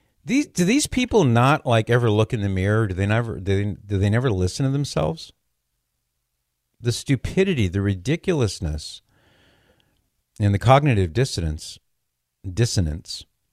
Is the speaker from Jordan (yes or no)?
no; California, United States; So now let's go to one of the crazy states. My home state, by the way. I love California.